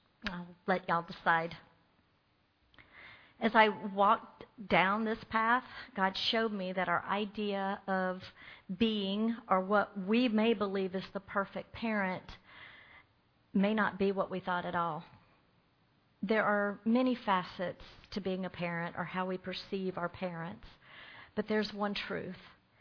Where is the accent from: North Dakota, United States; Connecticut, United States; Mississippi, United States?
Mississippi, United States; Most of you know that I was born and raised in Mississippi.